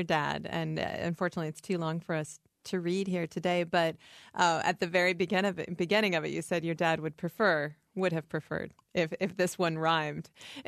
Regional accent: Iowa, United States; Everyone who grew up in Iowa, the time that I grew up in Iowa, we all knew Mike Pace.

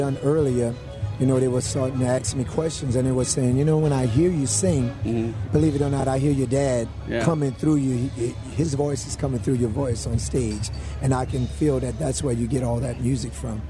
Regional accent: the South, United States; it's like the Creoles is still in my blood. So it's like no matter what I try and do to it, because I'm from the South and right here, it's going to always come out, you know?

